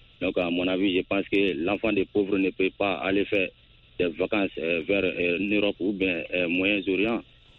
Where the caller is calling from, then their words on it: Sonikini, Koulikoro, Mali; Je vous appelle depuis dans mon village natal à Sonikini, 35 km de Bamako.